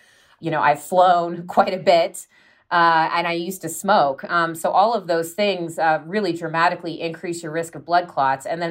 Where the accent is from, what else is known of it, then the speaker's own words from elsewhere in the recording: United States; And unfortunately, some of this is the fault, really, of my home country, the U.S.